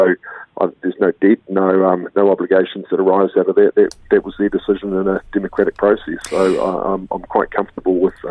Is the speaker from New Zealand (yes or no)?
yes; New Zealand; being a New Zealander